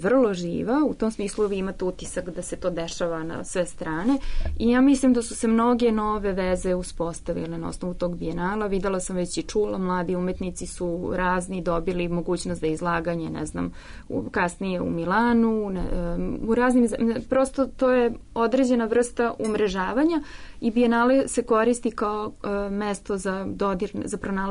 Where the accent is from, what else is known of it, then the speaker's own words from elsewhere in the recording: Serbia; da ja budem instrumentalizowana kao i Srpkinja koja radi za Ministarstvo kulture Albanije u tom trenutku.